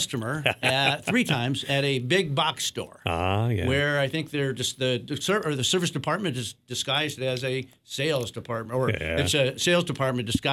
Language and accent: English; Watervliet, Michigan, United States; moved away as an adult; I grew up in Watervliet. I moved away 37 years ago.